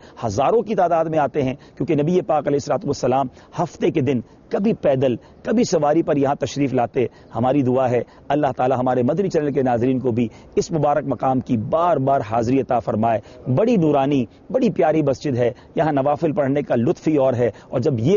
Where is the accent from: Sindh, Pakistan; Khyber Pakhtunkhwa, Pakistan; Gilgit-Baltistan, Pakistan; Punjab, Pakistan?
Sindh, Pakistan; Karachi; ہم باب المدینہ کراچی سے ہیں۔